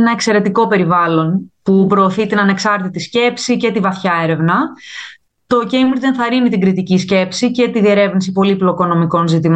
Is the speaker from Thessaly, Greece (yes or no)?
no; Athens, Attica, Greece; moved away as an adult; now in London, United Kingdom; Είμαι από την Αθήνα και μένω στην Αγγλία περίπου 4 χρόνια. Ήρθα για μεταπτυχιακές σπουδές στο Cambridge και στη συνέχεια συνέχισα την καριέρα μου στο Λονδίνο.